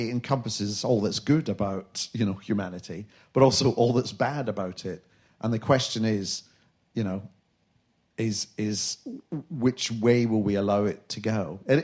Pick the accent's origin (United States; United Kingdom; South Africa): United Kingdom; Glasgow, Scotland; Well, I'm from Glasgow